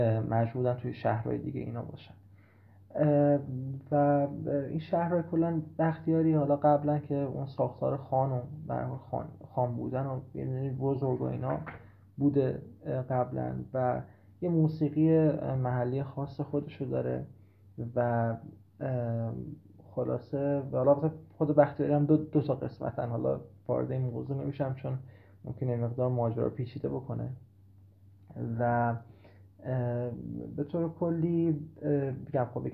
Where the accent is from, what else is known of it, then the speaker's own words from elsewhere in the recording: Ahvaz, Khuzestan, Iran; born there; البته من خودم متولد اهوازم،